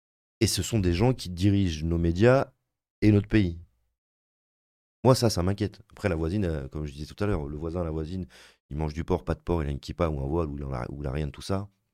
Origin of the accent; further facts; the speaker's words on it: France; comment on fait en tant que Français, pour dire je suis fier de ce qui se passe dans mon pays